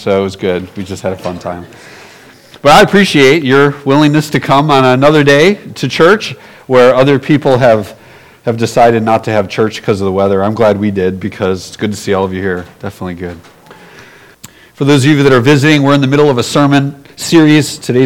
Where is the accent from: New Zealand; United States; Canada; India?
United States; Buffalo, New York; But this week I was in Buffalo and visiting my hometown in Buffalo for a few days.